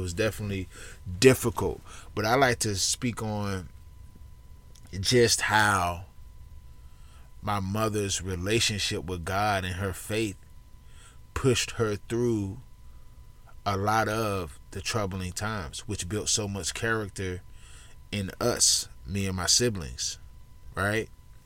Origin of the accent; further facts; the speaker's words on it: Atlanta, Georgia, United States; I was born in Atlanta, Georgia. I still live in Georgia. I've been in Georgia my whole life.